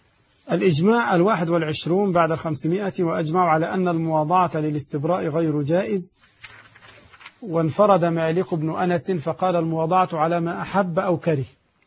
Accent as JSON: {"language": "Arabic", "country": "Egypt", "said": "التجار يسمونه عندنا في مصر حرق السلعة"}